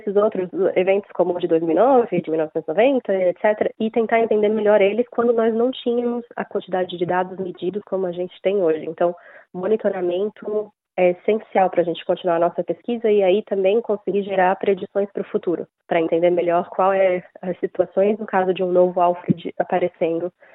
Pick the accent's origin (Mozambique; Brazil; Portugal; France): Brazil; Santa Catarina; now in Australia; eu sou de Santa Catarina.